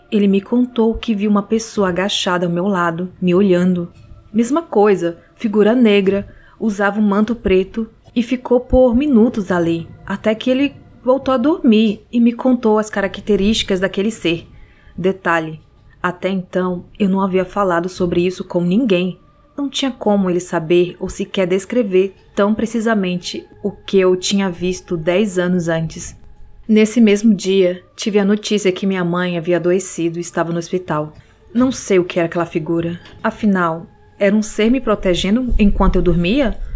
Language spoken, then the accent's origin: Portuguese; Santarém, Pará, Brazil; que mora em Santarém, no Pará, que é a minha cidade natal.